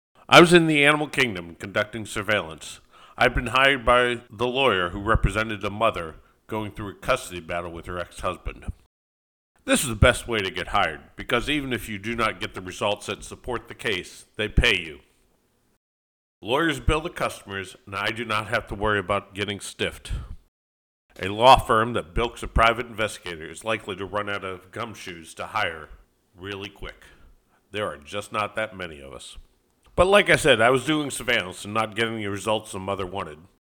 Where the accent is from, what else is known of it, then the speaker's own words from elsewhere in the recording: Florida, United States; I grew up in Florida. Except for a short time in the Coast Guard, I have lived here all my life.